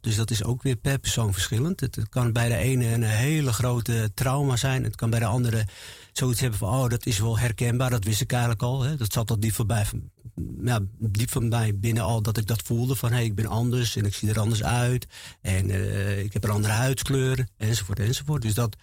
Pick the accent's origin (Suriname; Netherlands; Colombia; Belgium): Colombia; Ik kom uit Colombia.